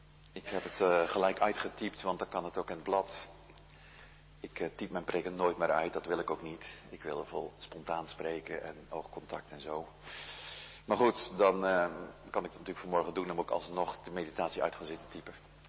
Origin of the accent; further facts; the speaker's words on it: Goeree-Overflakkee, South Holland, Netherlands; want u weet natuurlijk, ik kom van Goede Overflakkee. Van jongs af aan heb ik er verhalen over gehoord van mijn ouders en grootouders.